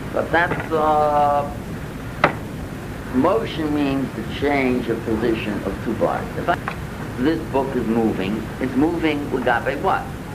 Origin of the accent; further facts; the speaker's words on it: New England, United States; I grew up in New England, so stories about New England mill town